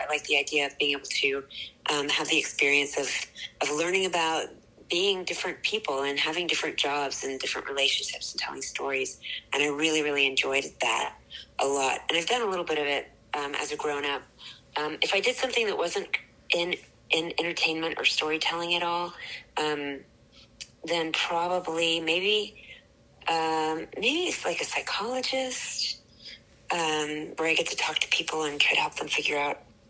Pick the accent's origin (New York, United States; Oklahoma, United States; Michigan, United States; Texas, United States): Texas, United States; Dallas; So I was raised mainly in Dallas. I went to an all girls school from second grade to 12th grade.